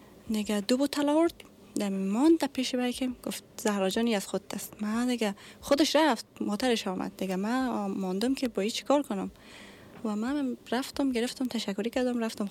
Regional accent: Afghanistan; also born or lived in Russia; now in United States; از وقتی که از افغانستان آمدیم آمریکا

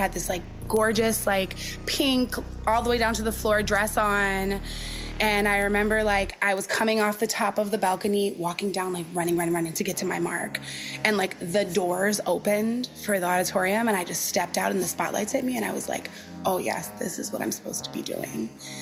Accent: Chicago, Illinois, United States; I'm a Black woman who's from Chicago. I was born and raised in Southside. I'm from Cabrini Green.

